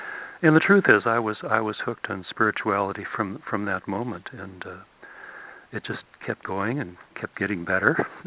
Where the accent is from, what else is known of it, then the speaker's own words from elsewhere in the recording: North Dakota, United States; I grew up in North Dakota, northern part of North Dakota, actually